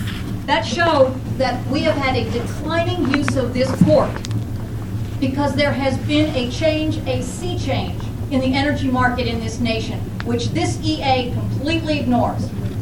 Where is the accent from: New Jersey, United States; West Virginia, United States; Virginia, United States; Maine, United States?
Maine, United States; Islesboro; I'm from Islesboro.